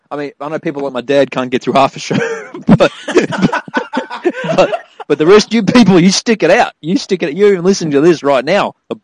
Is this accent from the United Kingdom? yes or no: no; Australia; I'm Australian. How the fuck do I believe in that shit?